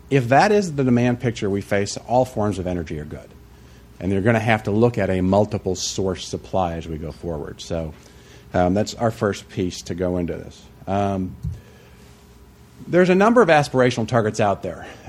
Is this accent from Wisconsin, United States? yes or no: yes; Wisconsin, United States; back in my home state of Wisconsin